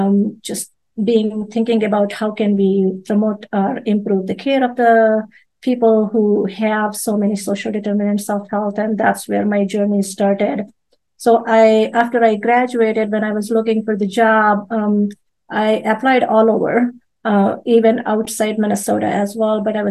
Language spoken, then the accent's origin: English; India; moved away as an adult; now in United States; Originally, I'm from India, and I came to United States about 22, 23 years ago.